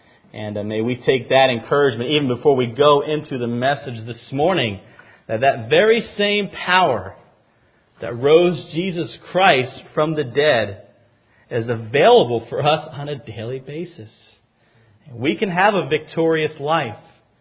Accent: the South, United States; accent: Southern; You may notice that I'm from the South and I have a Southern accent, and I apologize in advance for that.

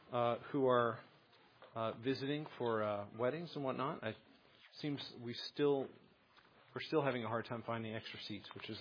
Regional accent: New England, United States; I'm from New England. We are a reserved people.

